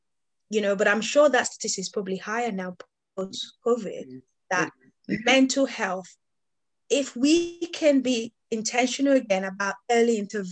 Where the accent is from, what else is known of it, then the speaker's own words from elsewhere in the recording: Nigeria; now in United Kingdom; I was born in Nigeria, grew up in Nigeria, and I remember when I came to the UK over 20 years ago